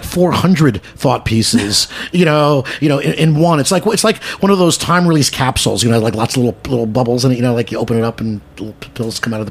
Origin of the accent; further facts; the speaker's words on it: New York, United States; And especially as a New Yorker, she's the Widow Lennon.